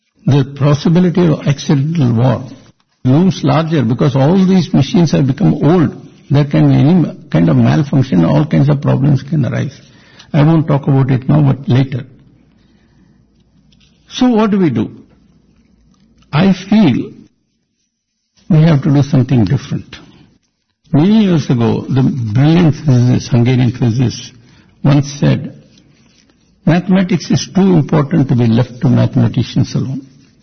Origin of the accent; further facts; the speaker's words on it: India; I am from India, they are from Pakistan.